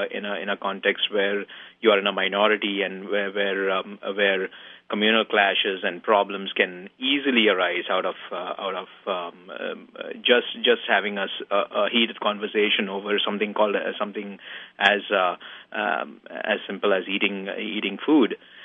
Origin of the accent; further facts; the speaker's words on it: Mumbai, Maharashtra, India; Growing up in Mumbai during the 80s and 90s